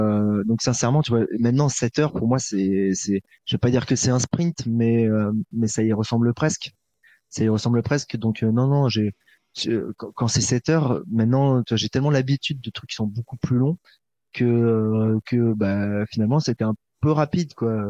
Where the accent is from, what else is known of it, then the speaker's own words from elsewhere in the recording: Paris, Île-de-France, France; et moi, en tant que Parisien, je ne peux être que le cheval de proue de ça